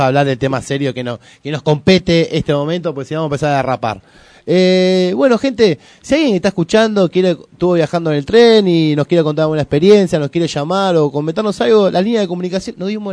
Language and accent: Spanish; Argentina; si empezamos a hablar que de Argentina, todos somos argentinos